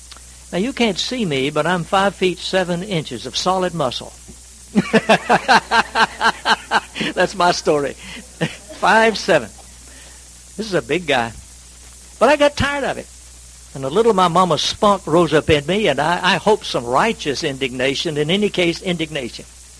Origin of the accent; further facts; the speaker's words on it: North Carolina, United States; Where I grew up in North Carolina, that's a mess.